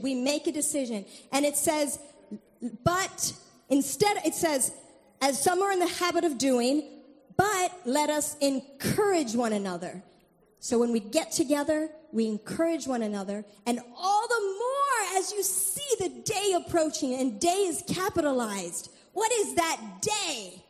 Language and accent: English; Haiti; Growing up in Haiti, the society is terrible.